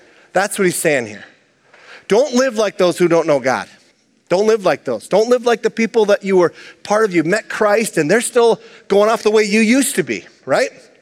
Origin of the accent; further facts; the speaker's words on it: Hibbing, Minnesota, United States; People say, oh, you're from Minnesota. It's kind of passive aggressive. I'm like, I'm from Hibbing.